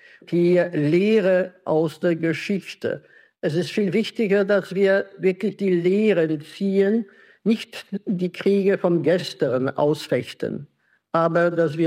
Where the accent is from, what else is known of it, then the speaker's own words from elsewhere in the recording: Kraków, Lesser Poland, Poland; Als Historiker zitiere ich auch einen Historiker aus meiner Heimatstadt, aus Krakau, aus dem 19. Jahrhundert